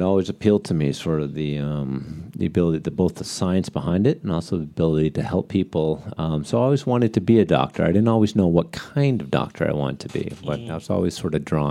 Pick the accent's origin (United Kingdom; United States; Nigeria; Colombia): United States; New Hampshire; I'm a little bit of a country boy. I grew up in New Hampshire.